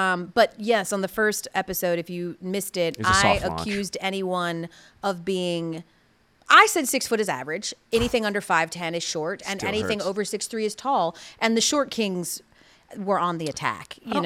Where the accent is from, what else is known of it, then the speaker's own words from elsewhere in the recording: Atlanta, Georgia, United States; but I'm from Atlanta. He's from Atlanta.